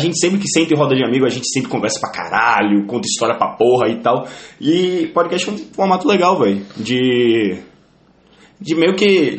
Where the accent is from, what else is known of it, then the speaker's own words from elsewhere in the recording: Salvador, Bahia, Brazil; now in São Paulo, Brazil; também de Salvador, Bahia e tal, e caralho. A gente se mudou aqui para São Paulo recentemente, tem o quê? Uns 2 meses, quase.